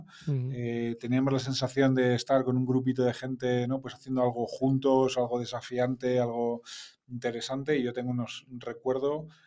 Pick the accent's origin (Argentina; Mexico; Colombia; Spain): Spain; Madrid, Community of Madrid; also born or lived in Germany; tengo 43 años, soy de Madrid, he vivido 3 años de mi vida en Alemania, el resto del tiempo siempre en Madrid.